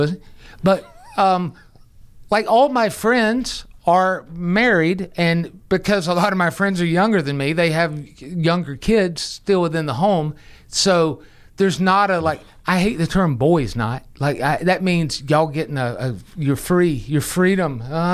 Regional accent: the South, United States; I'm a Southerner who doesn't like sweet tea, potato salad, or mayonnaise.

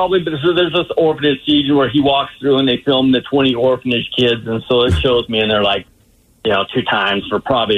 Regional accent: Idaho, United States; Well, growing up in Idaho, right?

